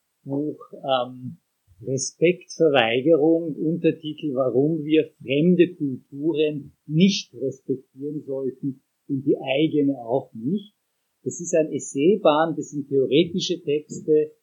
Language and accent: German; Iran; ich komme selber aus dem Iran